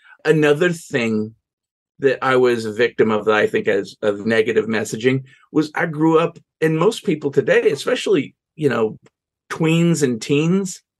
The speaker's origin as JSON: {"language": "English", "country": "United States", "tie": "born or raised there", "said": "And because of the culture I grew up in and the years that I grew up in the United States, it was common for a man to identify himself with his job."}